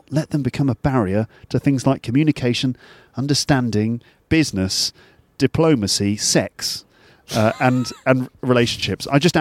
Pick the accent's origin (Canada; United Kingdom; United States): United Kingdom; England; No, I'm English, so I didn't say anything.